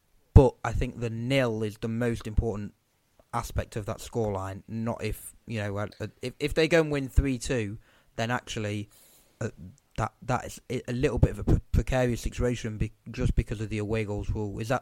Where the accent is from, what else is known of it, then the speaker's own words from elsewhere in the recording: Sheffield, Yorkshire and the Humber, United Kingdom; The only reason why I know that is because I am from Sheffield and most of my mates are Wednesday fans